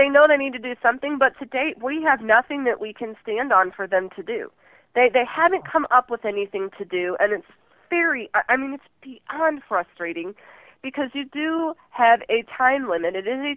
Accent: St. Louis, Missouri, United States; We grew up in St. Louis

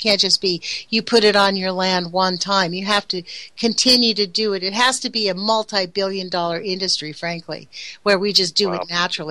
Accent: California, United States; I mean, I came from California, and that was pretty much the first thing you got was you got to learn how to garden.

